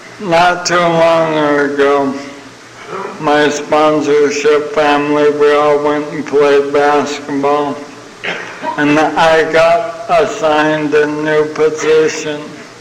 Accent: San Diego, California, United States; born there; My dad was in the Navy for 23 years, so I've moved around a bit. But I was born in San Diego.

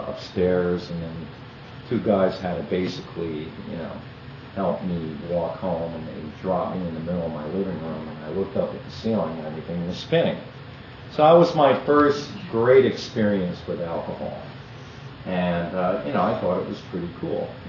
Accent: Totowa, New Jersey, United States; also born or lived in Paterson; I grew up in Paterson, I grew up in Toto, which is Paterson, New Jersey, is where I was born. About a year and a half later, I was moved to the next town over in Totowa

